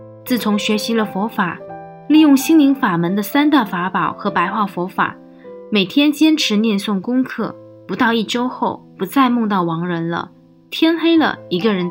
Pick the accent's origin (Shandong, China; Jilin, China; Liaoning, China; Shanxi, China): Shanxi, China; 我是山西的一名小同修